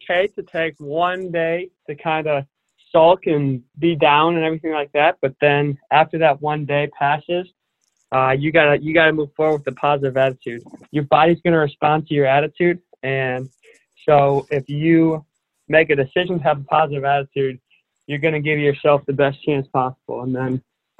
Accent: St. Paul, Minnesota, United States; I am from St. Paul, Minnesota. Grew up going to a Catholic school. My mom's a Catholic grade school teacher.

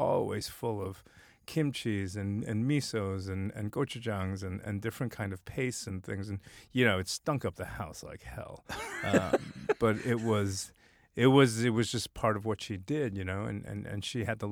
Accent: Brooklyn, New York, United States; also born or lived in Korea; All my formative years were sort of growing up in Brooklyn.

